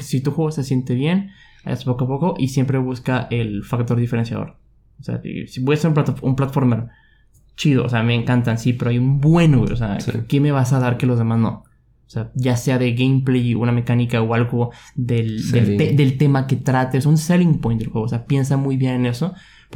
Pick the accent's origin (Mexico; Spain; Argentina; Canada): Mexico; Tamaulipas; Yo soy ingeniero de Tamaulipas, Mataulipas, le decimos, ¿no? Y yo siempre, o sea, he querido como que ya salirme, o sea, como que mudarme de ahí y crecer, ¿no?